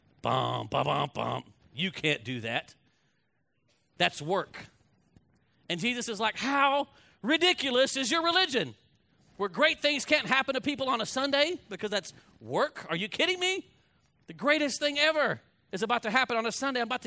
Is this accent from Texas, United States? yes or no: yes; Fort Worth, Texas, United States; I said, I'm from Fort Worth, but honestly, man, don't spend time wasting talking to me.